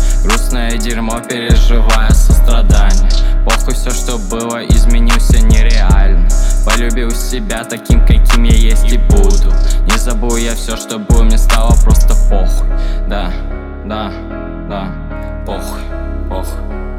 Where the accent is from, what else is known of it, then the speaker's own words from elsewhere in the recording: Neftekamsk, Bashkortostan, Russia; born there; я родился в Нефтекамске.